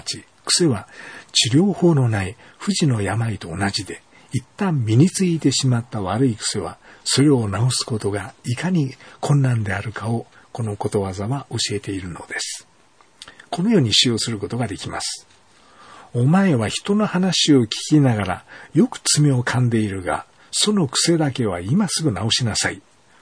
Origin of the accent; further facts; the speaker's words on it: Kyushu, Japan; also born or lived in Chiba; 私の場合、九州で育ち、千葉県で9年間学生生活をして牧師になりました。